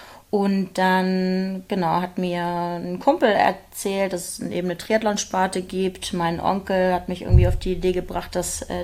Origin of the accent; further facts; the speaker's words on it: Kiel, Schleswig-Holstein, Germany; now in Hamburg, Germany; Also ich komme aus Kiel davor ursprünglich.